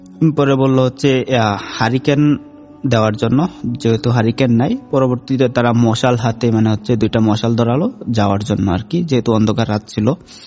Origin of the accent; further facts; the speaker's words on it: Mymensingh, Mymensingh Division, Bangladesh; now in Dhaka, Bangladesh; ঢাকার বাইরে থেকে না, ঢাকা থেকে আসছি ভাইয়া, আমি ঢাকাতেই থাকি, যদিও আমার গ্রামের বাড়ি ময়মনসিং।